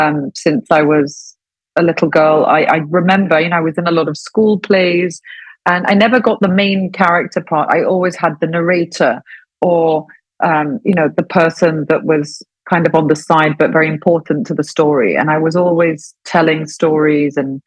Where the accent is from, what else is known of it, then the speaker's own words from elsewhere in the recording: Cyprus; growing up in Cyprus, it's not something you hear often